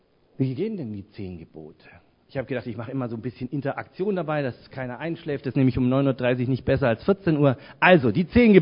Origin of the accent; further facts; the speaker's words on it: Bavaria, Germany; Was glaubt ihr, wie schwer es mir als Franke gefallen ist, mich vom Allmächt zu verabschieden, eines der schönsten fränkischen Wörter?